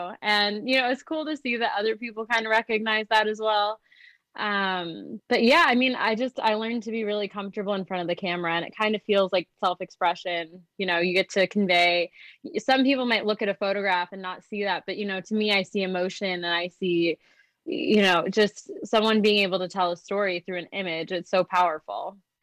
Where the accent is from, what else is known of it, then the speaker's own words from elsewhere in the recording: Racine, Wisconsin, United States; I actually loved growing up in Racine, Wisconsin. I think it's great.